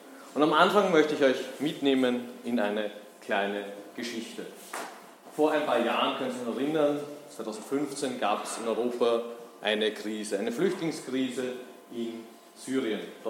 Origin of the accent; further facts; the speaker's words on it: Vienna, Austria; komme aus Wien, bin aus der Gemeinde in Wien-Meidling.